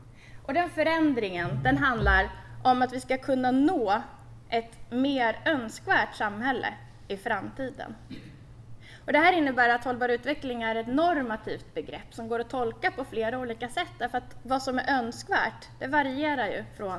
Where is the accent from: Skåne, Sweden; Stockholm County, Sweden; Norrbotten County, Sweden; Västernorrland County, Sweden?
Stockholm County, Sweden; Tyresö; Jag är också uppvuxen i Tyresö, i Öringe.